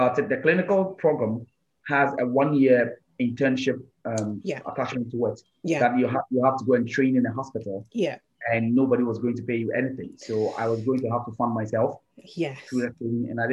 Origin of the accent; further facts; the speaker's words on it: Koforidua, Eastern Region, Ghana; the University of Ghana in Accra was quite closer to my hometown in Koforidua, in the Eastern region.